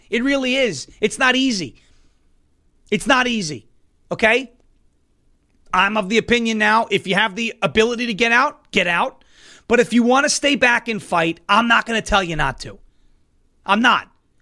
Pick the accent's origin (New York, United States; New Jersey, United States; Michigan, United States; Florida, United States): New York, United States; But I'm from New York. So I know that there are a lot of Trump supporters there.